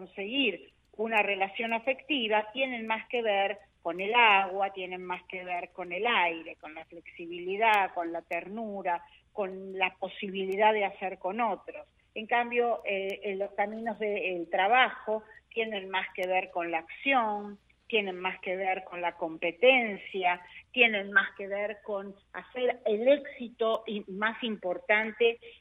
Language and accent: Spanish; Argentina; moved away as an adult; now in United States; yo vengo de Argentina, o sea que primero tuve la certificación allí, después revalidé mi título acá en Estados Unidos